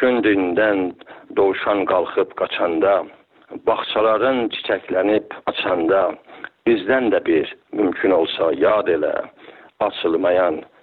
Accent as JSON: {"language": "Persian", "country": "Iran", "said": "ما هممون ایرانی هستیم، مهمانهای بنده و خود من"}